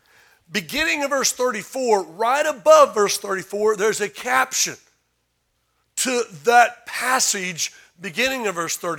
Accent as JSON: {"language": "English", "region": "Tennessee", "country": "United States", "said": "Hello, I'm from Tennessee. Not from Arkansas, Jason, but Tennessee."}